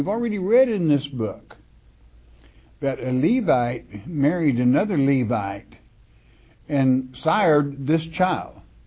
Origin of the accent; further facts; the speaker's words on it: Oklahoma, United States; born there; now in Arkansas, United States; I was born in Oklahoma. I live in Arkansas. Geographically, I'm an Arkansan. By birth, I like to say Okie.